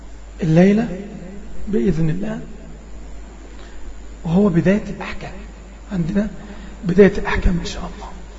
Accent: Egypt; احنا عندنا في مصر عارفين الكلمة دي كويس قوي.

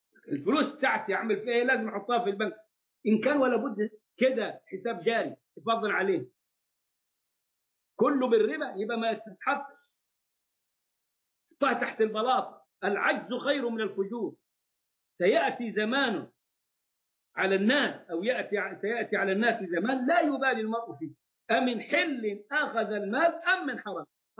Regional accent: Egypt; إحنا عندنا في مصر أرض أوقاف وقفت من أيام الحكم الملكي

